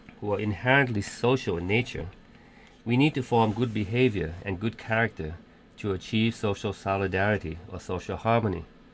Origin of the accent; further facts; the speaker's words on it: Thailand; English is a second language; from Thailand, and I will be your moderator today.